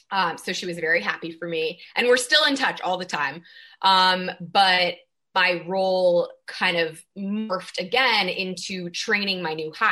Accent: San Francisco, California, United States; So I'm born and raised in California, Northern Bay Area, Northern California, Bay Area, San Francisco, and then went to college

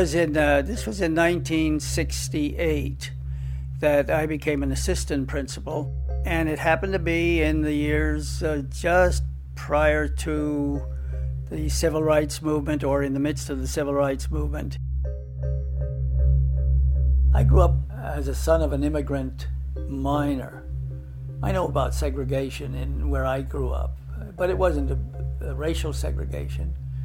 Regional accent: Pennsylvania, United States; Actually grew up in the coal regions of Pennsylvania, up in Schuylkill County.

